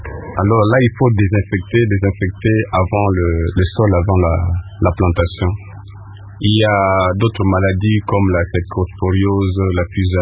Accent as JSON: {"language": "French", "region": "Kinshasa", "country": "DR Congo", "said": "ici chez nous en RDC, je ne connais pas, ici à Kinshasa, pratiquement on ne consomme pas de feuilles."}